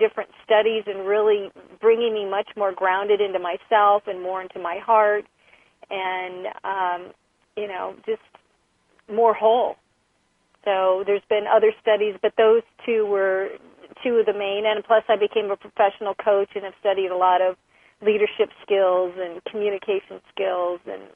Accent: Midwest, United States; I was raised in the Midwest and in a very small town, and, you know, I just never felt like I fit in.

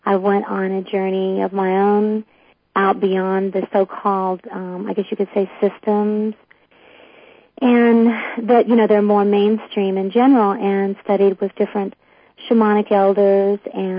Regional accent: Kentucky, United States; I grew up in Western Kentucky, and I became a mental health counselor at a very young age, at 20 years old.

